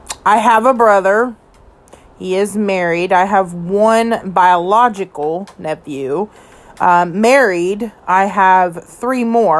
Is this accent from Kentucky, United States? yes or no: yes; Kentucky, United States; A little bit about me. … from Kentucky. I will be 32 in July.